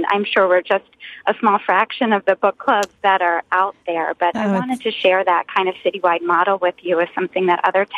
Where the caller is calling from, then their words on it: Philadelphia, Pennsylvania, United States; I am calling from Philadelphia, where I'm a member of multiple book clubs